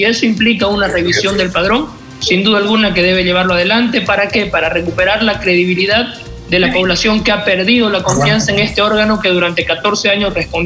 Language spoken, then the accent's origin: Spanish; San Borja, Beni, Bolivia; born there; mis hermanos benianos. Yo soy nacido en San Borja, en el Beni. Soy diputado por Santa Cruz, pero tengo obviamente un amor y un orgullo por mis raíces incomparables.